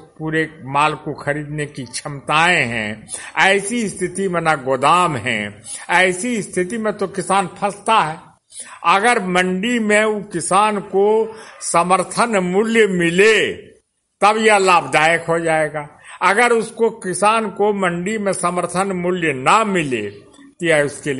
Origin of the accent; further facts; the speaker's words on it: Ekasi Tola, Bihar, India; ग्राम एकासी टोला, प्रखंड बरियारपुर, जिला मुंगेर, बिहार का रहने वाला हूं।